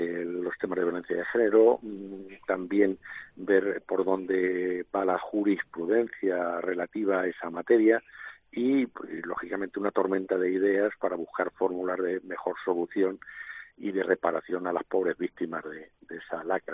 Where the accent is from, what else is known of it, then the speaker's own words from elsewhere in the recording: Ciudad Real, Castilla-La Mancha, Spain; traerlo a mi tierra